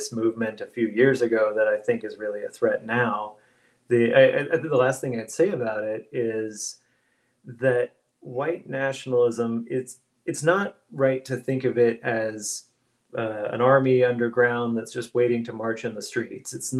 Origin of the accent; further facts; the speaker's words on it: Florida, United States; now in Baltimore, United States; I grew up in Florida, and it almost felt like some kind of outlier pioneer thing, like Alaska or Texas or something. But now that I live in Baltimore